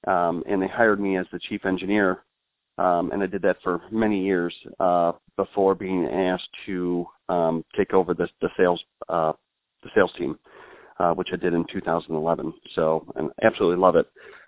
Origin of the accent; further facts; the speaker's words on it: Wisconsin, United States; And I don't mind saying I grew up in Wisconsin on a farm.